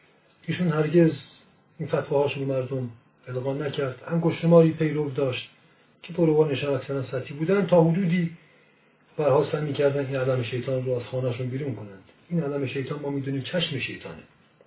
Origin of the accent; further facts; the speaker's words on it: Sangsar, Semnan, Iran; 30 سال پیش ما در ولایتمون سنگسر یه مشتهد اعلم و منحصر به فردی داشتیم. اون موقع من شخصا بچه بودم.